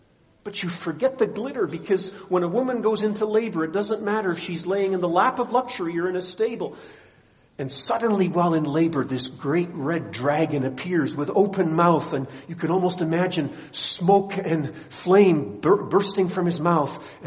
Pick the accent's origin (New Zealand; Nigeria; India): Nigeria; I often tell the story of growing up in Nigeria as a child. 50% of children there died before their first birthday.